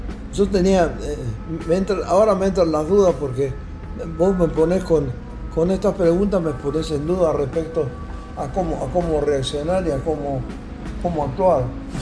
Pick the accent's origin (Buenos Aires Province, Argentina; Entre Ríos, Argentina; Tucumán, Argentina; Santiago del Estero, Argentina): Entre Ríos, Argentina; Concordia; now in Buenos Aires, Argentina; Yo Vine de Concordia a estudiar acá a Buenos Aires